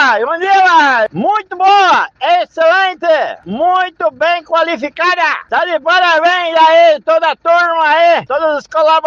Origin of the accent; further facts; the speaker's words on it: Lavras, Minas Gerais, Brazil; Sou de Minas Lavras, Minas Gerais.